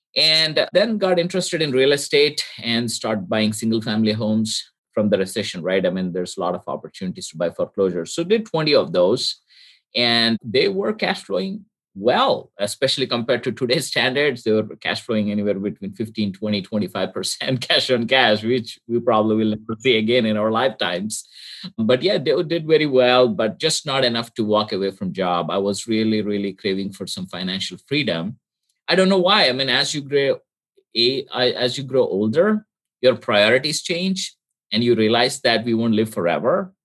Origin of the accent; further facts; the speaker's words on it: India; moved away as an adult; now in United States; I'm originally from India. So I immigrated to the US to pursue my master's in electrical engineering, University of Alabama, Huntsville.